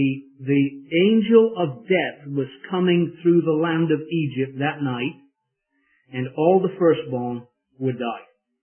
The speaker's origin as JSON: {"language": "English", "region": "England", "country": "United Kingdom", "said": "I don't know why I'm talking about this as an Englishman."}